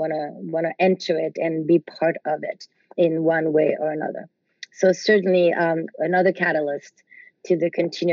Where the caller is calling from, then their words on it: Southern Italy, Italy; so I'm calling here from Italy, as you said, bandwidth and connectivity. Fortunately, not the best in the south of Italy.